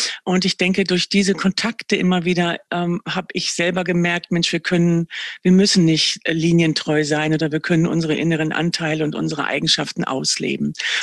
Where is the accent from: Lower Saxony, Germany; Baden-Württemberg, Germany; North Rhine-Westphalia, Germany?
Lower Saxony, Germany; Verden an der Aller; Und zurzeit lebe ich ja wieder in meiner Heimatstadt. Das ist Verden an der Aller und gehe so die alten Straßen der Kindheit zwischendurch